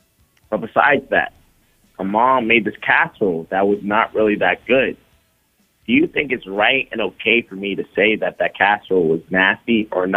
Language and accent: English; Austin, Texas, United States; Originally, I'm from Texas, Austin, Texas.